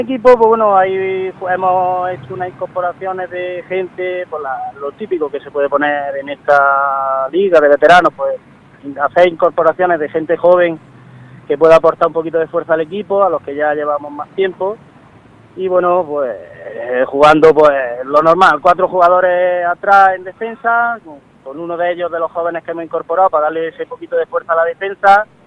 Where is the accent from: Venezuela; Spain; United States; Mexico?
Spain; Jaén, Andalusia; now in Almería, Spain; yo vengo de Jaén, yo soy natural de Jaén, llegué aquí a Almería por trabajo, soy topógrafo, y bueno, llegué por trabajo allá por 2001